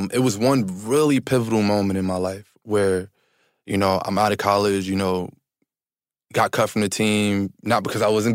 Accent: Harlem, New York, United States; I'm from Polo Grounds Projects in Harlem. I thought that I lived a hard life until I met Kylan.

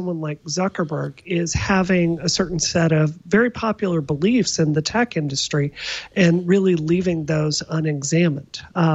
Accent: Mississippi, United States; I grew up in Mississippi in the 90s, and I see more statements justifying what is going on today than I did there.

